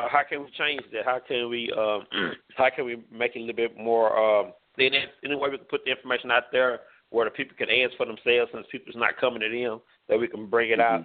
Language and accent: English; Longview, Texas, United States; I am from Longview, Texas, a small city.